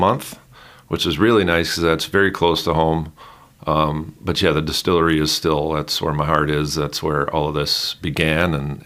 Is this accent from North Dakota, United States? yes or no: yes; North Dakota, United States; I came from North Dakota originally, and there's this concept of correction lines in the township and range